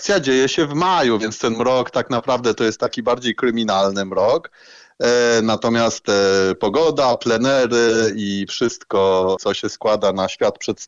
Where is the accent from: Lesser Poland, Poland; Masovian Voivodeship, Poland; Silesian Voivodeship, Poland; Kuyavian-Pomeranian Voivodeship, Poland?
Masovian Voivodeship, Poland; Warsaw; Ja w ogóle czuję się warszawiakiem, urodziłem się w Warszawie, jest to moje drugie miasto obok Legionowa.